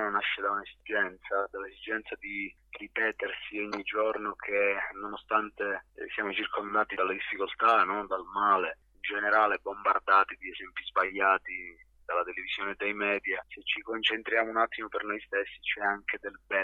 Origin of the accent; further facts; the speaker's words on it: Calabria, Italy; now in Bologna, Italy; Le mie radici affondano in Calabria e sono calabrese, anche se abito a Bologna da ormai 14 anni, torno sempre a casa